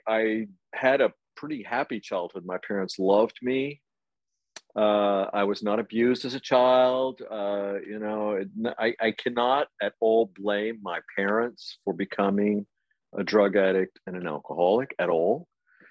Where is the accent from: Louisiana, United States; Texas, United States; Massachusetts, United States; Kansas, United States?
Texas, United States; Amarillo; moved away as an adult; now in Paris, France; I've lived in France now in Paris for 30 years. And I've lived in many places, but I grew up in Amarillo, Texas